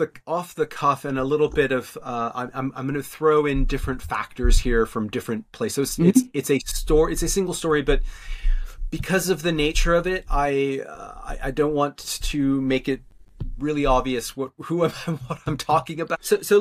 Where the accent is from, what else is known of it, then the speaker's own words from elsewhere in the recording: Canada; now in London, United Kingdom; I'm based in London, although I'm Canadian by where I grew up.